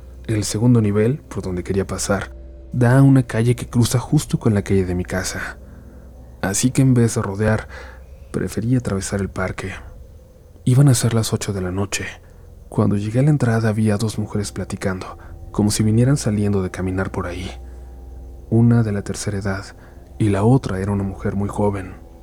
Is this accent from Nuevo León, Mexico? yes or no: yes; Monterrey, Nuevo León, Mexico; soy de Monterrey.